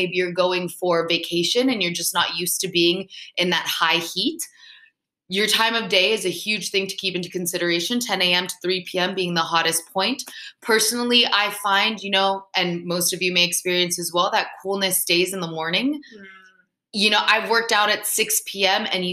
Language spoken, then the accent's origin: English; Miami, Florida, United States; and I'm from Miami, so I am used to working out in not just high heat, but really, really high, thick humidity.